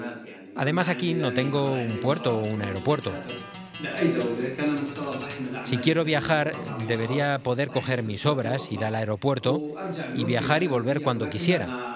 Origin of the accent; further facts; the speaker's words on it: Palestine; Soy refugiado de Palestina, de la ciudad de Ashdod. Vivo en el campamento de refugiados del Maghazi, en el centro de Gaza.